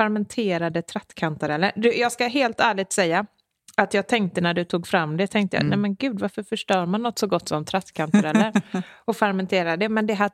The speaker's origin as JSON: {"language": "Swedish", "region": "West Coast", "country": "Sweden", "said": "i alla fall där jag kommer från på västkusten"}